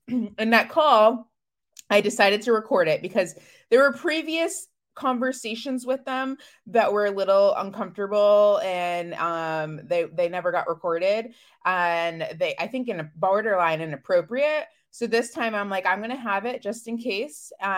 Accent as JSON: {"language": "English", "region": "New England", "country": "United States", "said": "I'm from New England, and it's very cold right now, and it's very sunny."}